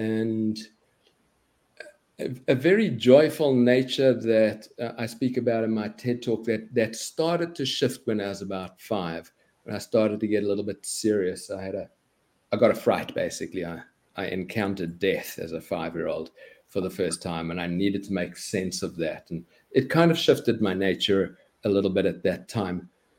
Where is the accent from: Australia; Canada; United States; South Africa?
South Africa; Cape Town, Western Cape; I'm South African. And so I was growing up in Cape Town, way back when, pretty much in the heart of the apartheid years.